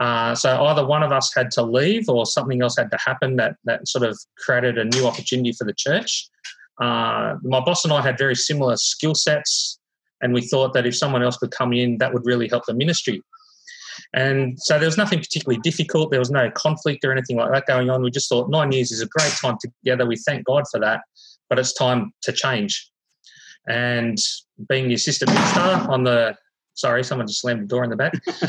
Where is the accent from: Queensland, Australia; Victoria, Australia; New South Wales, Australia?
New South Wales, Australia; Wollongong; Sure. I grew up in Wollongong. My dad worked at BHP down there. So I grew up going to school there.